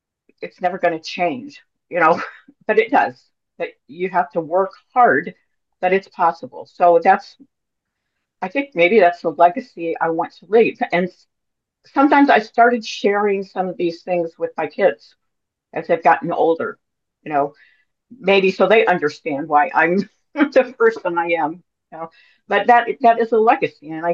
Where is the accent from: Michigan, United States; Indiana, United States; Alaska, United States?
Indiana, United States; Terre Haute; I grew up in Terre Haute, Indiana. You know, then my parents moved to Indianapolis.